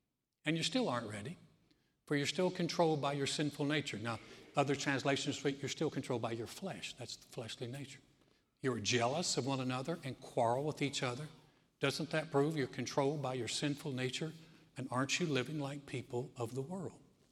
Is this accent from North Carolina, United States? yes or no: yes; North Carolina, United States; I grew up in North Carolina. It's a basketball country. They love basketball like Texas loves football.